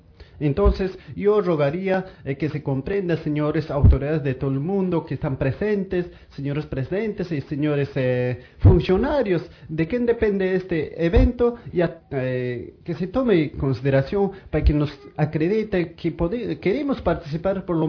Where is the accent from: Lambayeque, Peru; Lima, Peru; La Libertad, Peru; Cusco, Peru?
Cusco, Peru; now in Copenhagen, Denmark; vengo a Copenhague desde el Perú, Cusco, trayendo mis problemas realmente que está pasando en mi pueblo